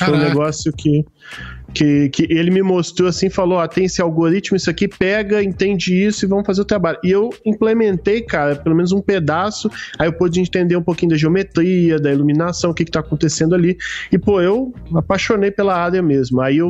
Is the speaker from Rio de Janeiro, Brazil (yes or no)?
yes; Rio de Janeiro, Brazil; eu pequenininho, eu nasci no Rio de Janeiro, né, na capital.